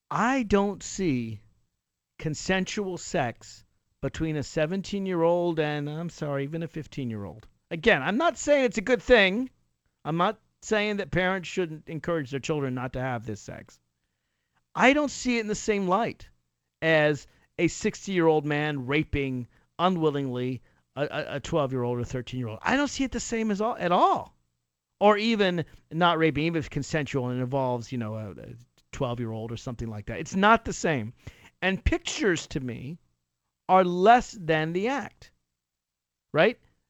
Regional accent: Virginia, United States; So the prosecutors in Virginia, my home state, wanted to require 12 members of the jury

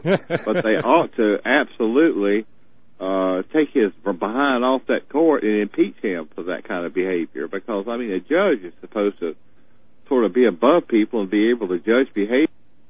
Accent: South Carolina, United States; and I'm from South Carolina.

